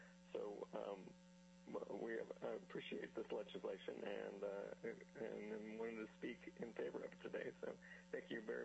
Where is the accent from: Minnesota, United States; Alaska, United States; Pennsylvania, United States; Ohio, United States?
Alaska, United States; Nikiski; I'm from Nikiski, Alaska